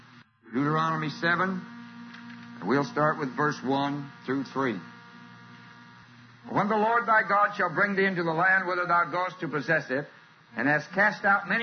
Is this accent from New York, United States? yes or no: no; Springfield, Illinois, United States; also born or lived in California; I was raised in Springfield, Illinois, and I was not aware of the abomination that went on in the South up until the last few years.